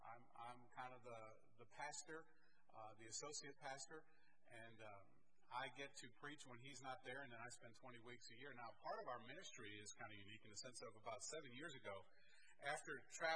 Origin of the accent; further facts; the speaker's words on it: Connecticut, United States; now in Oklahoma, United States; Although I am not an Okie, I grew up in Connecticut, which makes me a Yankee.